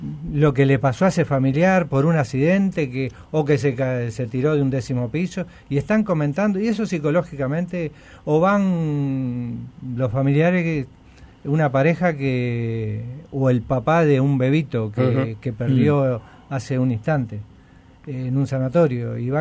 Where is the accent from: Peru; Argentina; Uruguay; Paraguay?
Uruguay; Montevideo; Yo de Montevideo también.